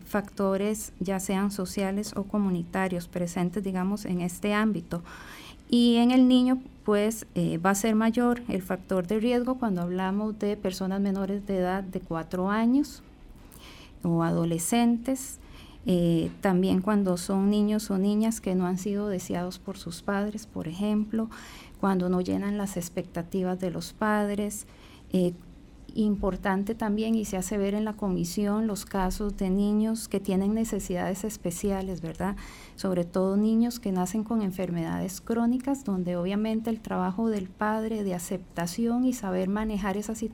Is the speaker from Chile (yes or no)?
no; Costa Rica; pues más vamos todos como costarricenses a ayudar, digamos, a prevenir también este tipo de situaciones